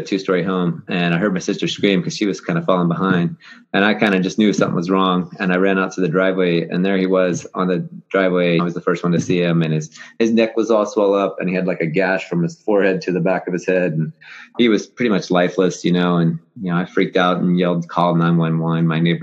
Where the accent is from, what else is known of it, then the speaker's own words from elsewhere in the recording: West Virginia, United States; Growing up in West Virginia, there wasn't a whole lot to do. We went to Catholic school.